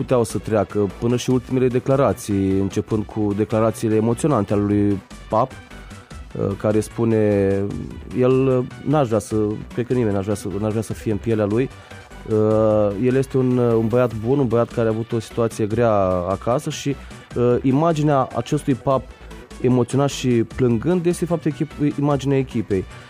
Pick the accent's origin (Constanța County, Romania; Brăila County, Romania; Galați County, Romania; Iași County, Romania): Iași County, Romania; Iași; Sunt un fan al Stelei, dar sunt un ieșean mântru zilele astea